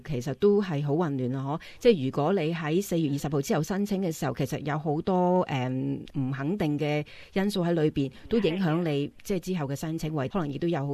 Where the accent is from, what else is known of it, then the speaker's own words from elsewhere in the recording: Hong Kong; now in Australia; 因为譬如我哋嚟自香港啦